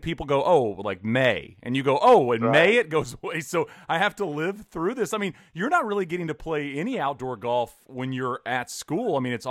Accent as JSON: {"language": "English", "region": "Texas", "country": "United States", "tie": "born or raised there", "also_born_or_lived": "Arizona / Connecticut", "said": "Yeah, I grew up in Texas, in a warm area of Texas, and I went to Arizona, yeah. And I basically have stayed in Arizona ever since."}